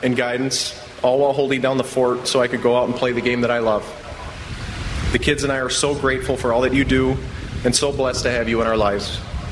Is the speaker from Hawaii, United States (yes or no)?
no; St. Paul, Minnesota, United States; I grew up in St. Paul, Minnesota, with my parents, two older brothers, and my grandpa